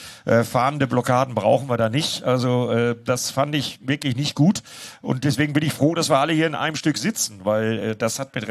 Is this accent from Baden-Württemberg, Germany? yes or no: no; Bremen, Germany; Ich bin ja raus als Bremer, weil ich weiß seit letzter Woche, dass wir erste Liga spielen.